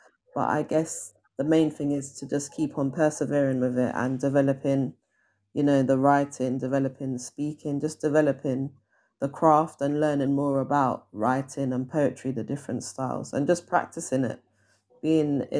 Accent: London, United Kingdom; So I'm from London in the UK, so specifically West London. I was born and bred here, and I've lived here all my life.

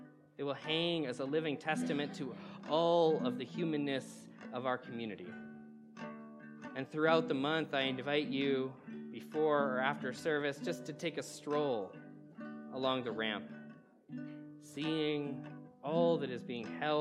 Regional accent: Canada; as a Canadian, saying sorry in front of a group of Americans is only the bit is of intimidating.

